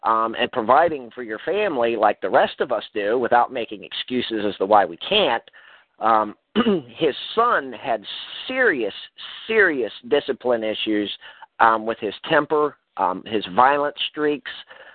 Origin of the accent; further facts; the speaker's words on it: Baltimore, Maryland, United States; I originally grew up in Baltimore, Maryland, inner city.